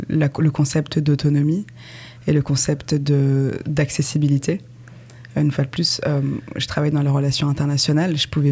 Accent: France; moved away as an adult; now in Quebec, Canada; j'ai 27 ans, je suis française, nouvelle immigrée au Québec.

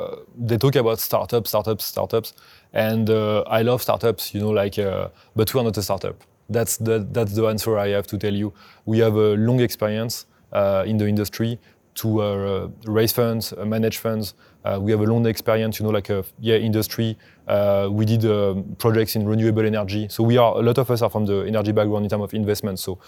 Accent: France; English is a second language; where I grew up in France

